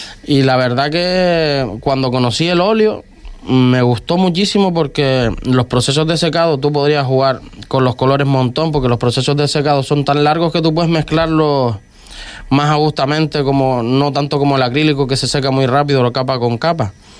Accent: Vallebrón, Canary Islands, Spain; también da la casualidad que yo soy de Valle Brón

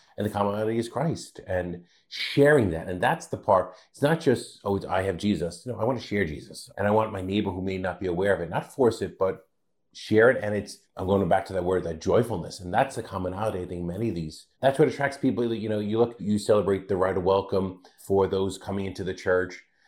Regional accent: Queens, New York, United States; And I took the 7 train many times growing up in Queens.

